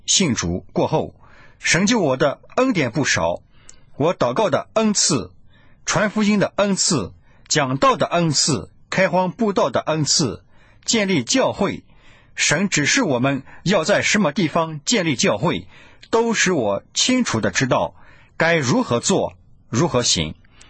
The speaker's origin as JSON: {"language": "Chinese", "region": "Chongqing", "country": "China", "said": "我是重庆的"}